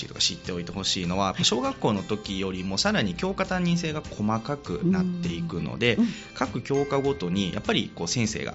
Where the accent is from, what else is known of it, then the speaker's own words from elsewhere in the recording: Osaka, Japan; moved away as an adult; now in Sanda, Japan; もともと大阪府の出身でして、うん、で、大学から就職をしてですね、はい、こちら三田の方に移ってまいりまして、はい、今年で10年11年ぐらいになろうかなというところです、